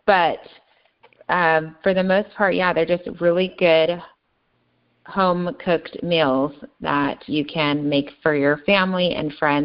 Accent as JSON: {"language": "English", "town": "Redlands", "region": "California", "country": "United States", "tie": "born or raised there", "said": "started looking for a location in my hometown, Redlands, California."}